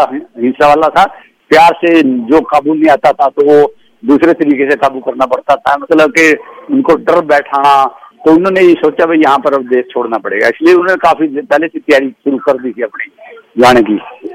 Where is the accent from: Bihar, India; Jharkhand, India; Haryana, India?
Haryana, India; Kaithal; मेरे गांव में, मेरे एक शहर पड़ता कैथल